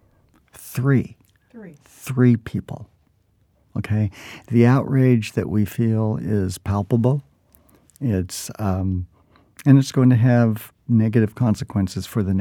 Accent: Kansas, United States; I remember I came from Kansas

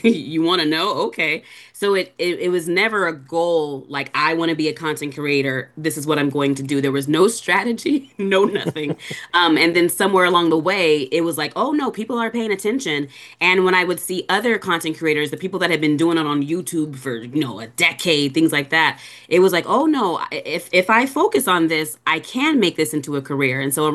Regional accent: San Diego, California, United States; growing up in Encanto, it being a diverse area, for me, there weren't a whole lot of people to share my love of fandom with. As a matter of fact, growing up, you know, Black in San Diego

